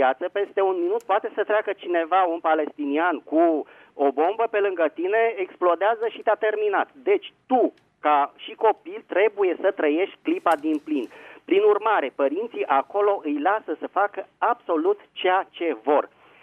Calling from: Bucharest, Romania; din București.

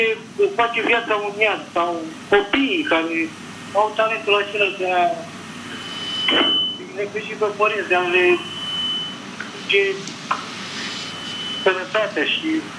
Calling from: Bucharest, Romania; din București

